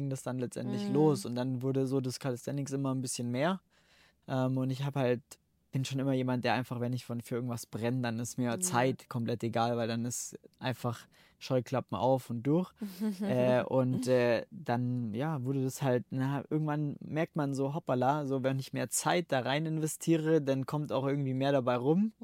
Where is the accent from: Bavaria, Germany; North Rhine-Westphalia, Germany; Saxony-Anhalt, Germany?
Bavaria, Germany; Ich komme quasi ursprünglich aus dem Allgäu.